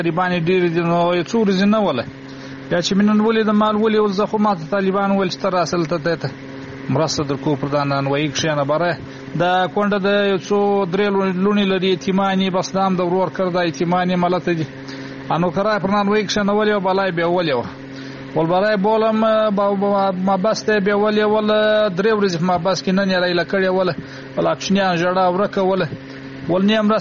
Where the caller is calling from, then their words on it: Kandahar, Afghanistan; زه دلته په کندهار کې اوسېږم.